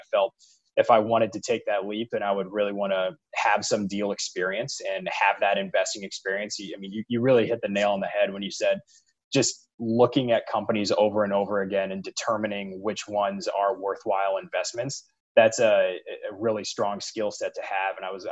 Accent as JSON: {"language": "English", "town": "St. Louis", "region": "Missouri", "country": "United States", "tie": "born or raised there", "said": "I landed a great opportunity at a family office private equity firm here in my hometown of St. Louis."}